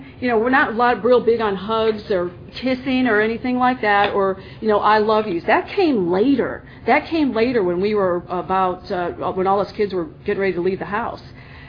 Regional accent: Connecticut, United States; I'm unique too because I'm from Connecticut and I'm born and raised, and I'm not a Yankee. I'm a Southern New Englander.

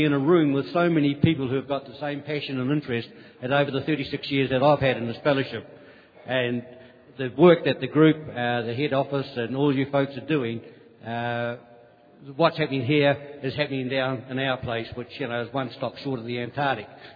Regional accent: Christchurch, Canterbury, New Zealand; I'm an alcoholic, and I come from Christchurch, New Zealand.

